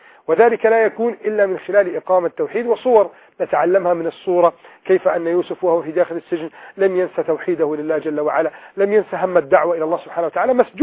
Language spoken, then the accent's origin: Arabic; Egypt; بلدنا مصر